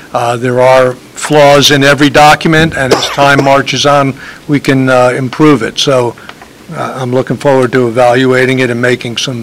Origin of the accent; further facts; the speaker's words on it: Rock Hill, New York, United States; also born or lived in Barryville; I grew up in Rock Hill, Monticello. Lived and worked in the town of Fallsburg for a time. Have been living in Barryville in the town of Highland for nearly the last 40 years.